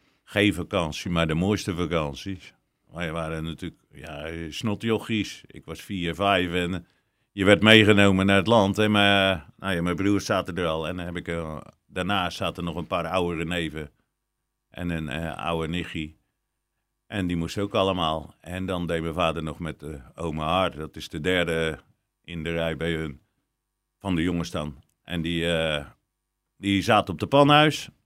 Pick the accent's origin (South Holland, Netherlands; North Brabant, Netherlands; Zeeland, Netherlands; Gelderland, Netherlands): South Holland, Netherlands; Alkemade; Ik ben er natuurlijk … Van oudsher van de Piquetstraat, waar mijn vader met twee broers een bollenbedrijf runde.